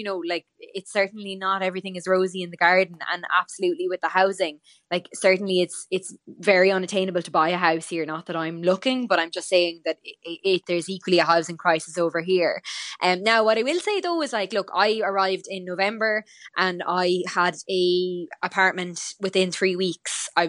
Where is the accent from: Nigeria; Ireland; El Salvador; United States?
Ireland; Waterford, County Waterford; now in Dublin, Ireland; I'm not from Dublin, so I would go home a lot to Waterford.